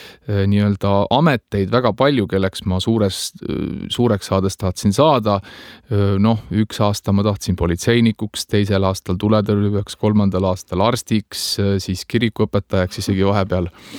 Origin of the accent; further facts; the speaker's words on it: Jüri, Harju County, Estonia; also born or lived in Tallinn; mina olen sündinud Tallinnas ja Pelgulinnas. Ja olen oma lapsepõlve ja tegelikult üles kasvanud Tallinna lähedal Jüri Alevikus.